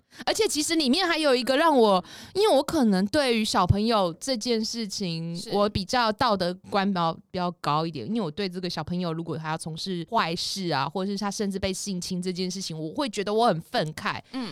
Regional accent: Taiwan; 可是我们可能外文我们台湾人可能 get 不到

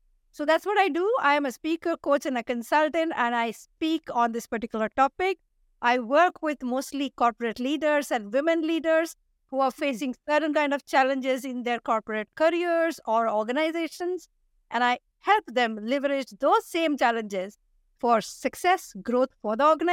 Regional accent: India; I come from India, so we believe in giving names that can break your teeth sound.

